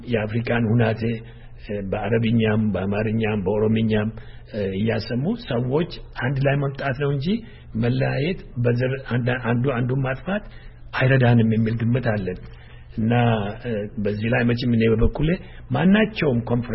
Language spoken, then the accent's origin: Amharic; Dembi Dolo, Oromia, Ethiopia; ኦሮምኛ እናገራለሁ። እኔ ከደምቢዶሎ ነኝ፣ ከወለጋ። … እያልኩ ነው የምናገረው። እኔ አማራና ኦሮሞ ነኝ። ያ ምንድነው የሚያደርገኝ? ንጹህ ኢትዮጵያዊ ነኝ። ለኦሮሞ አይደለሁ፣ ለአማራ አይደለሁ።